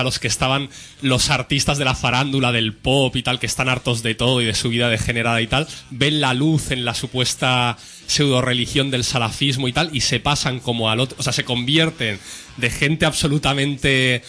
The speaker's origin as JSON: {"language": "Spanish", "country": "Syria", "said": "que nosotros no somos sectarios, que somos sirios"}